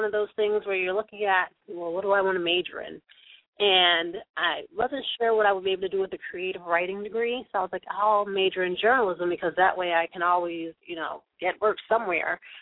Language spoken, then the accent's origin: English; New Jersey, United States; now in Los Angeles, United States; Sure. Well, I am from New Jersey. I've been living in California for so long that I consider myself an honorary Los Angelino.